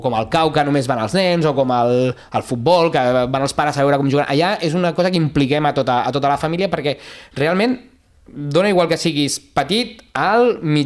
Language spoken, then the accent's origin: Catalan; Castelldefels, Catalonia, Spain; jo soc de Castelldefels, i quan vaig venir aquí anava i tornava a Castelldefels a fer castells.